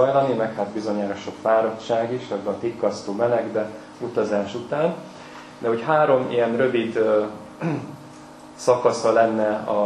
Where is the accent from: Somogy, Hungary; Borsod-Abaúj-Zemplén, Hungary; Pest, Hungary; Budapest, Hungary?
Borsod-Abaúj-Zemplén, Hungary; Ózd; born there; ózdi születésű vagyok, itt a gimnázium épületében töltöttem 4 évet